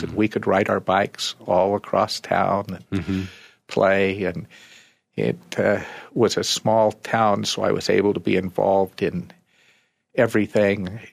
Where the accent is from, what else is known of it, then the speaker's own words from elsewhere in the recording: Bishop, California, United States; I grew up in Bishop, California, which is on the eastern slope of the Sierras. In fact, it was the westernmost point of the old state of Deseret.